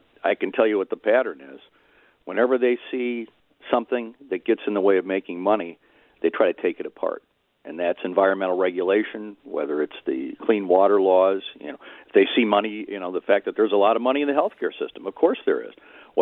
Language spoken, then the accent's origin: English; Wisconsin, United States; the kind of courts that I grew up believing in Wisconsin and even at the federal level.